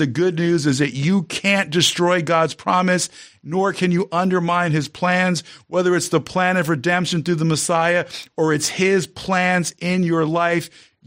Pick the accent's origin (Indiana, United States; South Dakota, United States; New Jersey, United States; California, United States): New Jersey, United States; I'm from New Jersey.